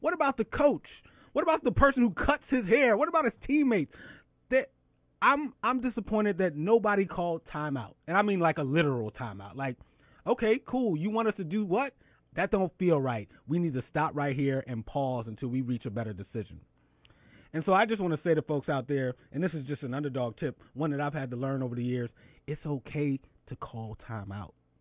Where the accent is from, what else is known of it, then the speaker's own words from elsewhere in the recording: Philadelphia, Pennsylvania, United States; Shoot, in my hometown of Philly where I grew up